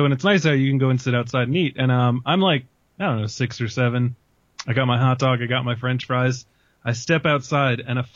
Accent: United States; As an American man who has no concept of still really what this is.

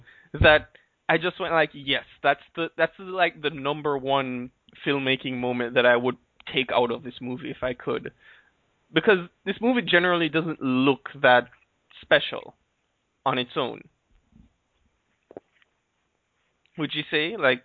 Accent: Jamaica; I'm from Jamaica, so I went... Was it 19 years of my life before I ever actually saw snow?

